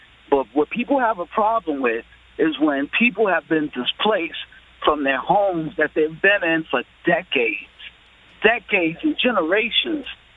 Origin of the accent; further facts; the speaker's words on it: Bronx, New York, United States; born there; And I was born in the Bronx, so I'm going through the same thing right now myself.